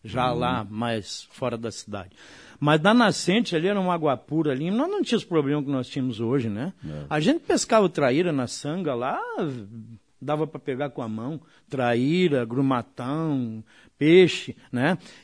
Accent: Soledade, Rio Grande do Sul, Brazil; Foi na Zona Norte que eu me criei

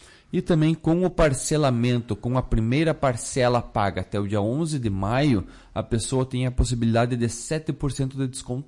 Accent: Brazil; Que a gente, como bom brasileiro, muitas vezes a gente deixa tudo para a última hora, né?

